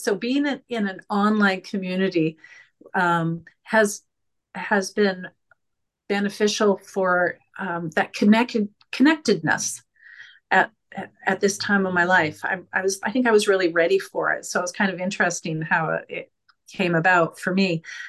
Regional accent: Canada; I'm Canadian. It was in Canadian funds.

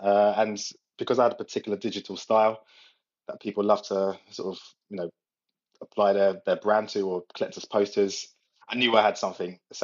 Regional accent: Brentford, London, United Kingdom; born and bred in Brentford, London.

